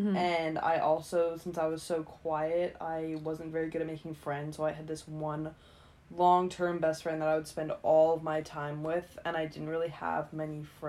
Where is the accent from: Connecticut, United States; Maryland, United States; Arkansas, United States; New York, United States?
Maryland, United States; Ellicott City; I grew up in Ellicott City, Maryland, which is 30 minutes west of Baltimore.